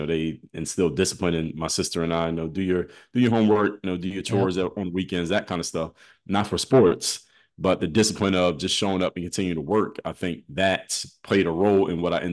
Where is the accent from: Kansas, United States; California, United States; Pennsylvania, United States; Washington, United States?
Pennsylvania, United States; Philadelphia; now I'm from Philadelphia, in the summertime, in the middle of the day, like 12 o'clock, it's too hot for anybody to be outside